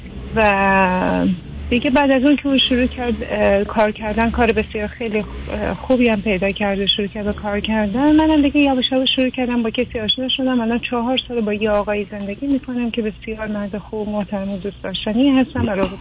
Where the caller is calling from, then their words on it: United States; از امریکا تماس میگیرم